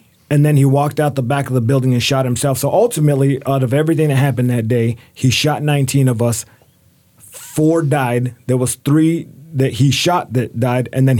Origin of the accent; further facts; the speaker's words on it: Whittier, California, United States; I grew up in Los Angeles.